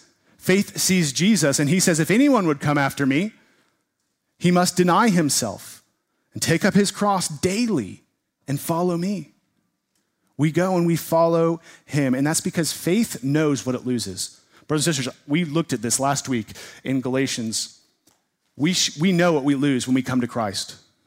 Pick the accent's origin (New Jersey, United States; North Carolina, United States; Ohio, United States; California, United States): California, United States; San Diego; now in Montana, United States; I grew up in San Diego. I spent a lot of time in my childhood at the world-famous San Diego Zoo.